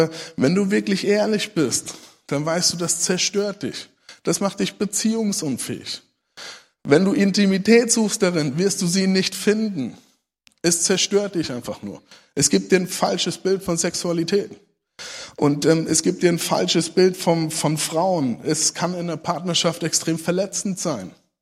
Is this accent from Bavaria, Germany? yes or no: no; Hesse, Germany; ich bin aufgewachsen in der Kultur, da wird Apfelwein gebraut, so in Hessen, das ist normal, das gehört dazu